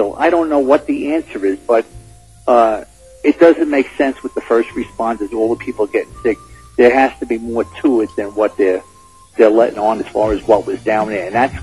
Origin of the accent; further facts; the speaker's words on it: New York City, New York, United States; I grew up in Brooklyn and then Staten Island.